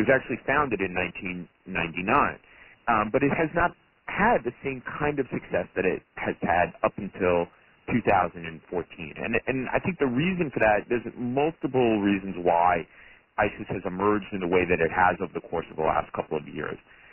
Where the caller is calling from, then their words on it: Washington, District of Columbia, United States; I'm calling you from Washington, D.C. I hope everybody's doing well.